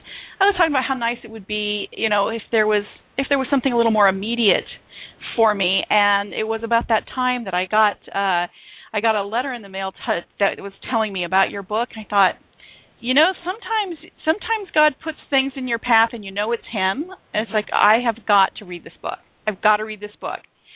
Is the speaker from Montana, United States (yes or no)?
no; California, United States; also born or lived in Kentucky; I'm from California. I lived in Kentucky for a few years